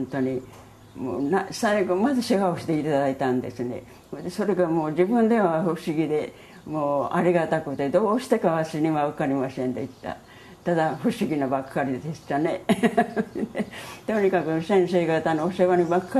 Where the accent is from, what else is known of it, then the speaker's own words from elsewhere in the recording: Saka, Hiroshima, Japan; 坂町で坂村でした、あの田舎でしたから。